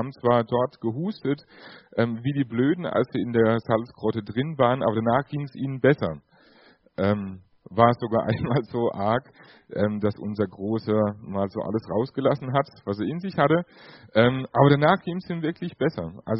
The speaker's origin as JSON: {"language": "German", "town": "Nieder-Ramstadt", "region": "Hesse", "country": "Germany", "said": "Ihr habt schon gehört, ich komme aus Niederramstadt, wohne da und bin dort in der LKG angestellt."}